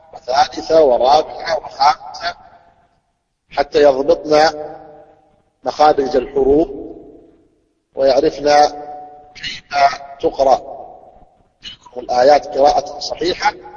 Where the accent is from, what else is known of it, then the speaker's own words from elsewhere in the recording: Saudi Arabia; عندنا في السعودية